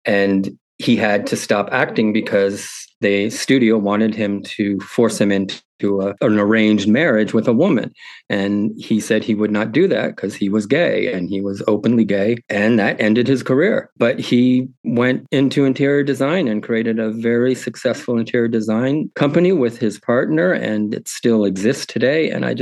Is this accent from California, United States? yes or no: no; Miami, Florida, United States; because also growing up in Miami, it was mainly built as a fantasy vacation destination or a fantasy retirement community for people from the Northeast to flock to.